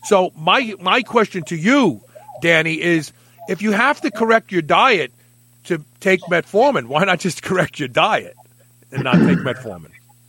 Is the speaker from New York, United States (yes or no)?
yes; Brooklyn, New York, United States; I'm from Brooklyn. I talk funny.